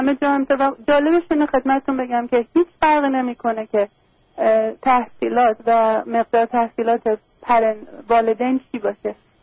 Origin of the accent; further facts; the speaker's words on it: Iran; من ایرانی هستم و فارسی حرف می‌زنم